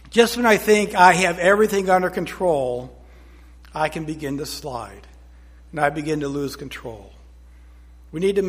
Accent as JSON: {"language": "English", "town": "Buffalo", "region": "New York", "country": "United States", "tie": "born there", "also_born_or_lived": "Michigan", "said": "But I was born in Buffalo, New York, and I spent all my early days of learning to drive in Michigan, so I was not afraid of the weather."}